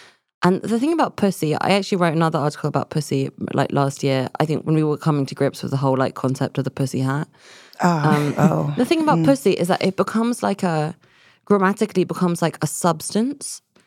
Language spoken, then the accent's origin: English; United Kingdom; it is quite funny as like a British person to be here, especially with other Brits sometimes in a bar